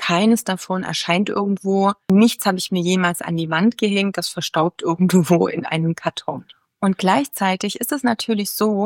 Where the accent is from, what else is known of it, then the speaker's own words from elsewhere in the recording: Germany; moved away; Ich bin auch aus Deutschland weggegangen, also von daher nicht alles, was so in Deutschland, was man da so macht, interessiert mich in allen Bereichen.